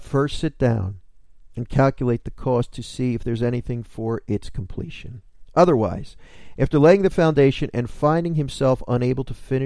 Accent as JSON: {"language": "English", "town": "Philadelphia", "region": "Pennsylvania", "country": "United States", "lives_now": "New Jersey, United States", "said": "I come from Philadelphia. I live in New Jersey."}